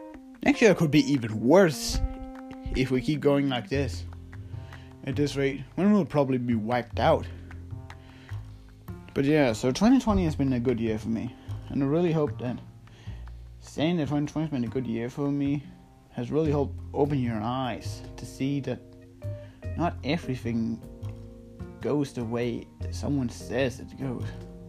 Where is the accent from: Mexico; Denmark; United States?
Denmark; accent: Danish; English is a second language; I live in Denmark. Here we use kilometers. Kilometers. But however you pronounce it, I'm pronouncing it with my accent, Danish.